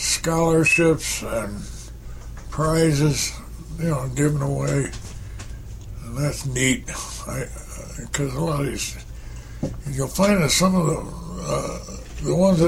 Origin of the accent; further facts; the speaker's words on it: Cooperstown, New York, United States; I knew just about everybody, and everybody knew me when I was growing up.